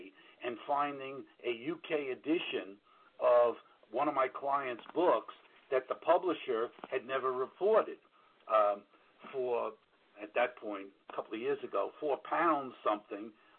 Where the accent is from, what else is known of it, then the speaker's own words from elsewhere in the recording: New York, United States; accent: New York; you hear both my New York voice and my New York accent when I say that's bullshit